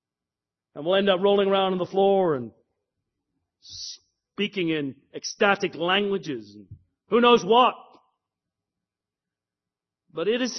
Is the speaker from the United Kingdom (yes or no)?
no; Canada; I'm a Northern evangelical. Actually, I'm a Canadian evangelical.